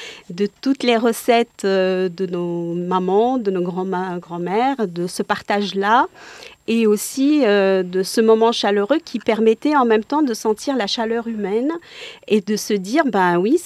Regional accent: Morocco; moved away as an adult; now in Montpellier, France; je suis arrivée du Maroc comme étudiante à Montpellier et j'étais dans une cité universitaire

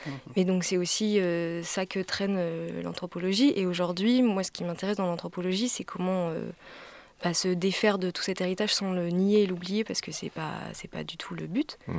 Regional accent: Provence-Alpes-Côte d'Azur, France; moi je suis pas du tout de Montpellier à l'origine. J'ai grandi dans le Vaucluse. Je viens d'un petit village à côté d'Avignon.

